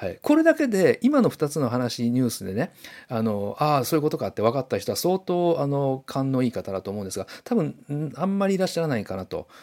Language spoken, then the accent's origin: Japanese; Shiga, Japan; 僕がね、滋賀県出身なんですけれども